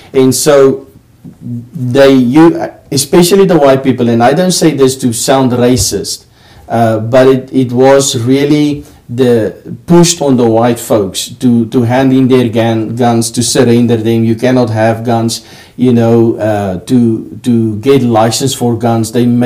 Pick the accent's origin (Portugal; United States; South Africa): South Africa; Pretoria, Gauteng; I grew up in a very poor part of Pretoria. Pretoria is the capital. It was my hometown. That's where I grew up poorly.